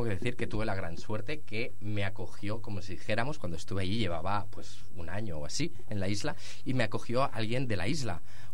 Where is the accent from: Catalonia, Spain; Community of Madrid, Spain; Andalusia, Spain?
Catalonia, Spain; yo me crié en la Costa Brava, en zonas como al lado de Lloret de Mar, la playa de Fanals.